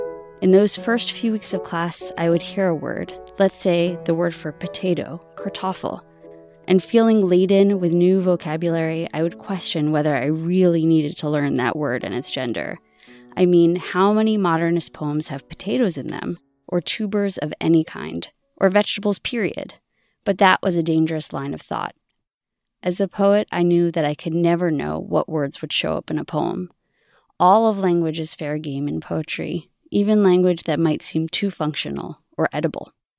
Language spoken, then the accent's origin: English; New York City, New York, United States; come back to my hometown of New York City and spend the summer in an intensive Yiddish program.